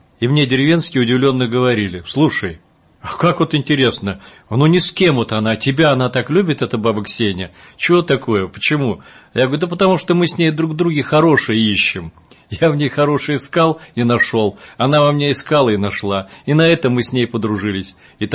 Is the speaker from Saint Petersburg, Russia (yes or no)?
no; Buryatia, Russia; я из Бурятии родом, из Забайкалья.